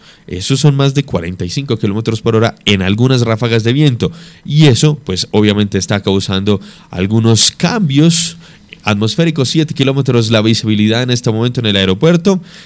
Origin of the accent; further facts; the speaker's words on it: Colombia; Es el sonido que nos une y nos celebra como colombianos.